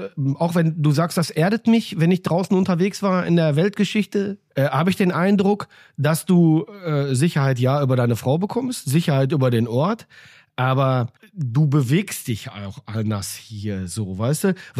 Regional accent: Recklinghausen, North Rhine-Westphalia, Germany; born there; now in Bochum, Germany; Und komme aber eigentlich gebürtig aus Recklinghausen.

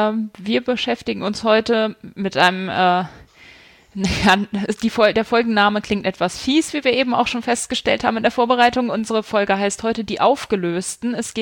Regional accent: Hanover, Lower Saxony, Germany; ich komme aus Hannover

